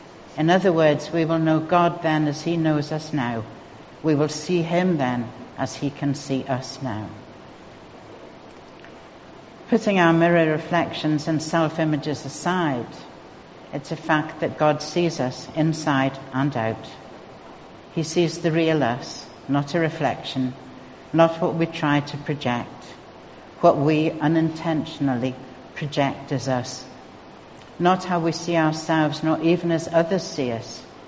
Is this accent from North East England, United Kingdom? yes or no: yes; North East England, United Kingdom; accent: Geordie; I'm not going to attempt the Scots with my Geordie accent.